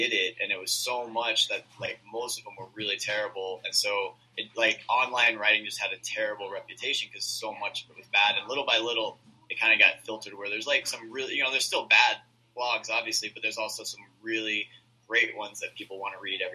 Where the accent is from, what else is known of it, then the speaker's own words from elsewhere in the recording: Iowa, United States; now in Chicago, United States; Yeah, I grew up in Iowa, and I had just kind of gotten into zines. And when I was in Iowa, I had to like write letters and people would mail them to me. And when I moved to Chicago